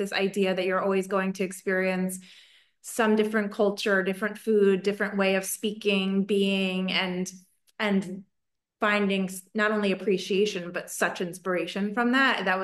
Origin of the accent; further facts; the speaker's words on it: Philadelphia, Pennsylvania, United States; So originally I'm from Philadelphia, or just outside. It's sort of a small suburb called the Bain Line, which is just right outside of Philadelphia.